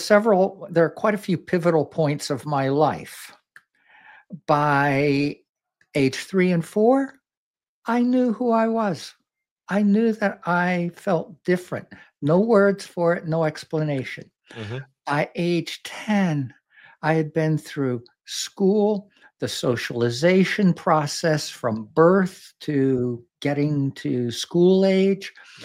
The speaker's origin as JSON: {"language": "English", "town": "Fishkill", "region": "New York", "country": "United States", "tie": "born or raised there"}